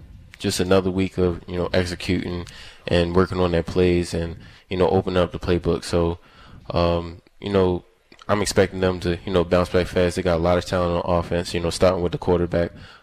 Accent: Baltimore, Maryland, United States; Well, I'm from Baltimore, so I was a Ravens fan.

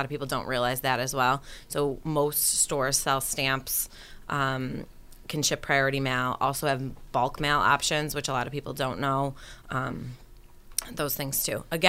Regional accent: Rochester, United States; So I went to Canisius College. I'm from Rochester originally, and I got an internship with the people that actually own the area.

